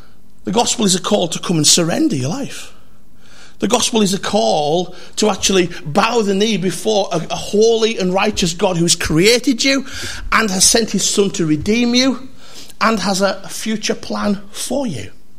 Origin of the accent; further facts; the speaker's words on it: North West England, United Kingdom; I was brought up in West Cumbria. I make no apologies for that. It's the cheapest place to live in the country, according to Zoopla.